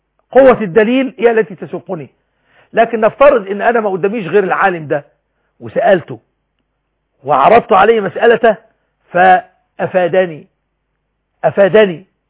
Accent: Egypt

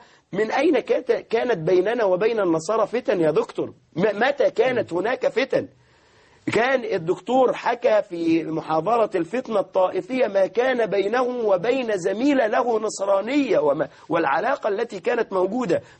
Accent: Egypt; أنا هنا ابن مصر

